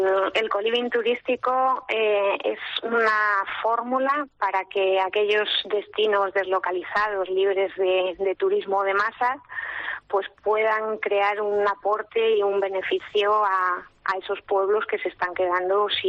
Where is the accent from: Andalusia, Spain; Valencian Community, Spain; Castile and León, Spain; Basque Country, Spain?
Castile and León, Spain; yo soy zamorana, también estoy en la raya, también tenemos problemas de despoblación